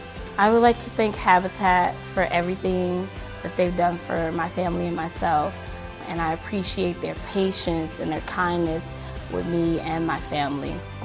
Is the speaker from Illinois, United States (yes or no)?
yes; Chicago, Illinois, United States; I'm originally from Chicago, so I was a Chicago Bears fan.